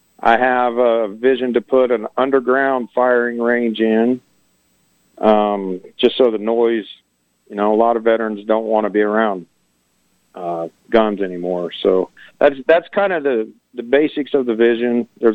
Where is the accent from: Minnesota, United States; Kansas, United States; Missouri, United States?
Kansas, United States; Valley Center; I grew up here in Kansas, in Valley Center, actually